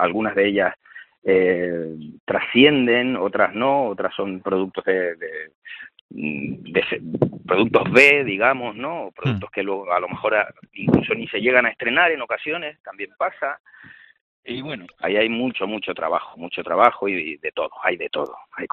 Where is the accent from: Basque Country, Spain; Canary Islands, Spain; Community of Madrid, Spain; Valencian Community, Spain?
Canary Islands, Spain; accent: Canarian; yo tengo acento canario en mi vida diaria, en mi vida privada, tengo acento canario que no se refleja en mis trabajos